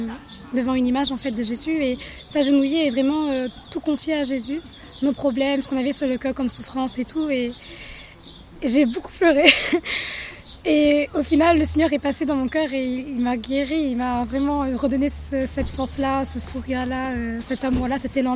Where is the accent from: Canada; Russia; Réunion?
Réunion; Sainte-Suzanne; je viens de Sainte-Suzanne, j'ai 18 ans aujourd'hui.